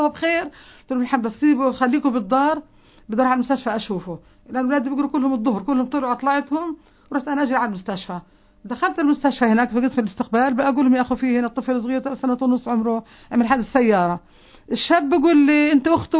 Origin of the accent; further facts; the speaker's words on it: Palestine; نحن فلسطينيين أرضنا محتلة،